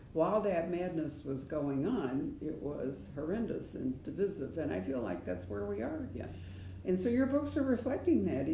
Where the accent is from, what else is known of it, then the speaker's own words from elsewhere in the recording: Chicago, Illinois, United States; And I remember McCarthy because I grew up in Chicago, and he was right over the border there in Wisconsin.